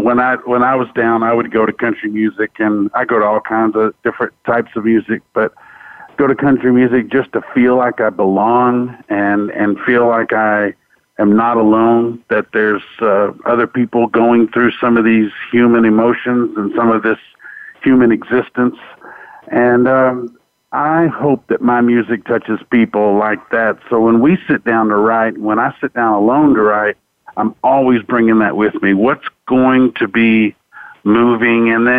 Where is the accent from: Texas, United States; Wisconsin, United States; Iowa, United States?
Texas, United States; Fort Worth; When you're born and raised in Fort Worth, Texas, and you travel around Texas and really appreciate the history of Texas and Texas music, a lot of fusion comes together.